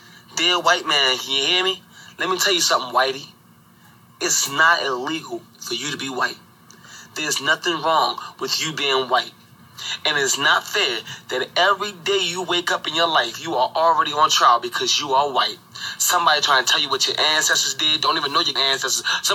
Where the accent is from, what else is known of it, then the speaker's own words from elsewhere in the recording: United States; I'm an American, you're an American. And you can be proud of being a white American. I'm proud of being a black American.